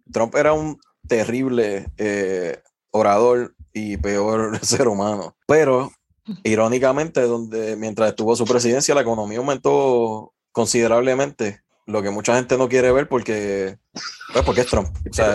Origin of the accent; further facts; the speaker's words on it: Puerto Rico; Como puertorriqueño, pienso que está de más.